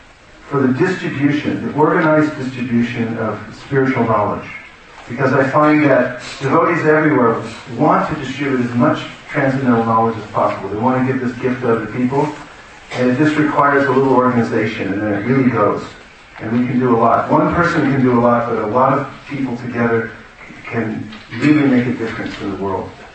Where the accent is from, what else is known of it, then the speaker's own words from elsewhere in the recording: California, United States; I've come from California. I'm from California, by the way. And visiting here.